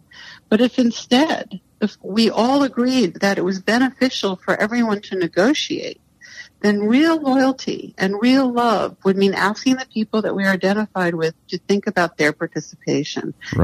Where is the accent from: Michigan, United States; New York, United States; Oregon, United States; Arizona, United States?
New York, United States; New York City; born there; when I was born in 1958 in New York City